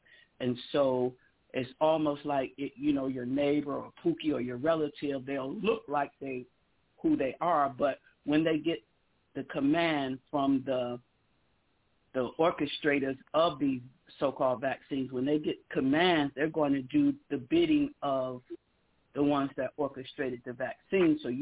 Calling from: Akron, Ohio, United States; from Akron, Ohio.

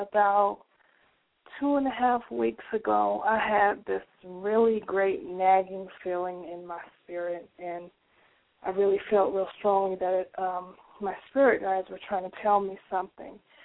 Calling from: Denver, Colorado, United States; I'm calling from Denver.

